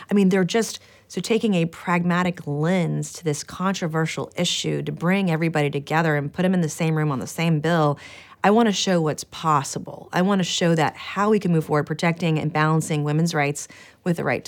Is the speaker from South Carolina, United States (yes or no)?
yes; South Carolina, United States; I want to show people in South Carolina and my home state